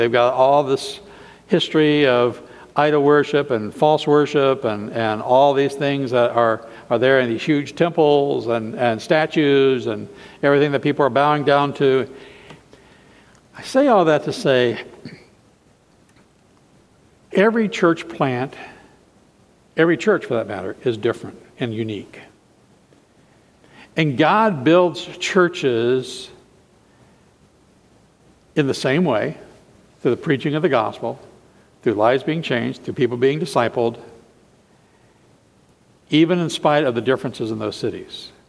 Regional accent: Midwest, United States; I was raised in the Midwest.

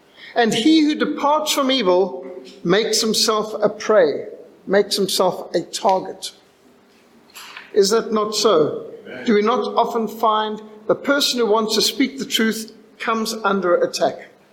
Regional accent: Cape Town, Western Cape, South Africa; born there; I was born in Cape Town, the only one of my family that was, because my sister had been born in Salisbury

